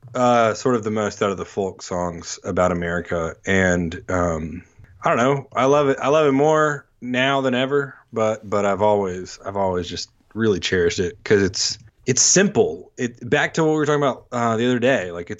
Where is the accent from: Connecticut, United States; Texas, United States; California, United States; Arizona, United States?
Texas, United States; Well, and just like when I was a kid, what I was taught about like being a Texan and being a Southerner and being a Christian and about Reagan were not like what is happening.